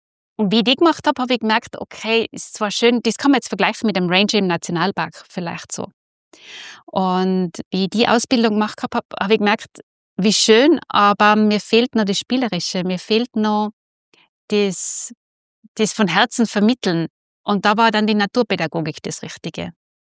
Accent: Salzburg, Austria; now in Innsbruck, Austria; Und da hat es mich immer mehr nach Hause gezogen in die Berge. Und deshalb bin ich aufgewachsen im Salzburger Land und bin dann nach Innsbruck

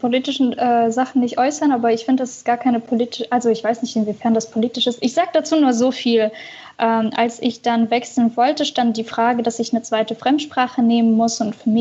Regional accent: Russia; now in Germany; ich komme aus Russland.

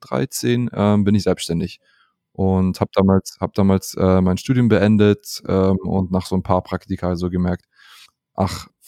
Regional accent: Southern Germany, Germany; born there; Ich bin Deutscher mit Migrationshintergrund. Meine Eltern kommen aus Kasachstan. Ich bin aber im Süden geboren, in Süddeutschland.

